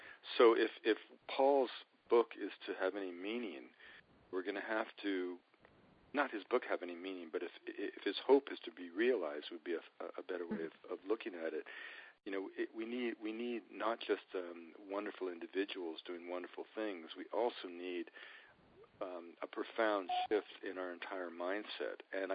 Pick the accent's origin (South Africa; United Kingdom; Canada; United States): Canada; I was raised in Canada to believe those valleys are just rock